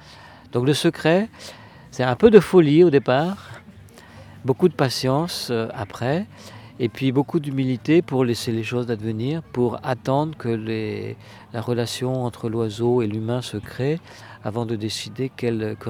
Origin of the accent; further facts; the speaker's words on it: Brittany, France; déjà je dois dire que je suis breton, hein, finistérien, né là en face de l'île d'Ouessant